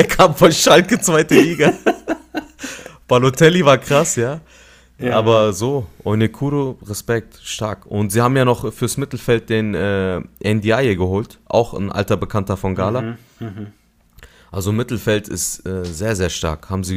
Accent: Adana, Turkey; Adana, aus meiner Heimatstadt.

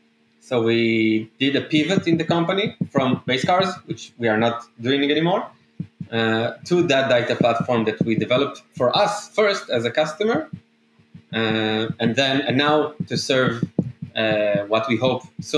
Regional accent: Israel; English is a second language; Growing up in Israel was not the best place to have this passion, because we don't have that industry locally.

